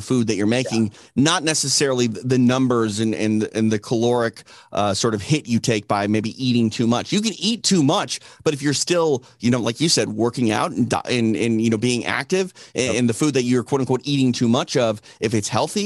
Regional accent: Midwest, United States; now in Los Angeles, United States; you know, I'm from the Midwest. So like I have family that live, you know, in the rural parts of Minnesota

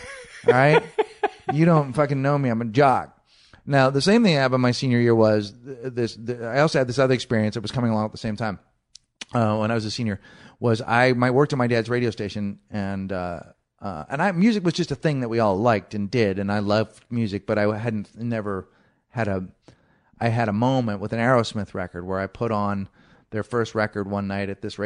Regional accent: San Francisco, California, United States; even though I grew up in San Francisco, you know, you just didn't want people to call you gay.

